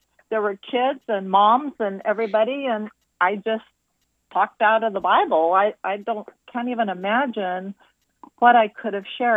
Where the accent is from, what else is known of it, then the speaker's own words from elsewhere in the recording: Brazil; Brazil was, because we lived in the interior, so actually there were two very distinct time zones, if you will, that we experienced. One was in the interior that was very much like the cowboy days in the United States.